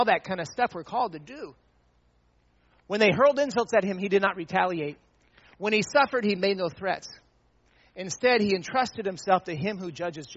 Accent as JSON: {"language": "English", "country": "Indonesia", "tie": "born or raised there", "said": "I grew up in Indonesia and went to Faith Academy."}